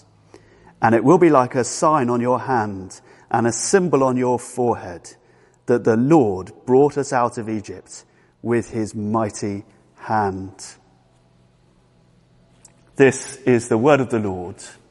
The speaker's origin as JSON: {"language": "English", "country": "United Kingdom", "said": "If we're British, we might respond to good news with a celebratory nod of the head or even a joyous mini fist pump."}